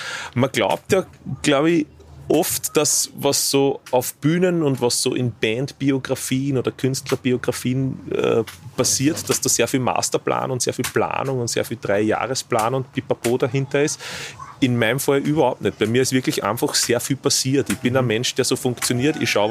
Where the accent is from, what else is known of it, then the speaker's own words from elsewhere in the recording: Linz, Upper Austria, Austria; Linz ist meine Heimatstadt